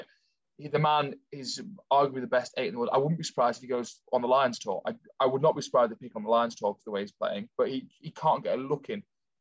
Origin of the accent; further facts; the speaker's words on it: England, United Kingdom; I'm Englishman through.